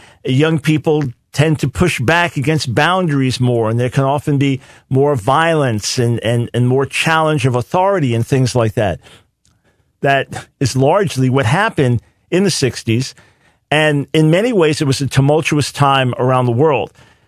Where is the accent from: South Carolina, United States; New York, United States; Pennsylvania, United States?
New York, United States; I didn't have this in the schools where I grew up in New York